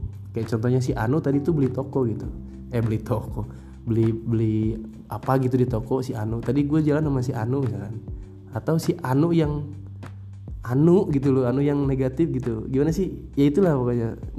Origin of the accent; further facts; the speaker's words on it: West Java, Indonesia; di masyarakat pada umumnya di Indonesia atau di daerah gue ya, Jawa Barat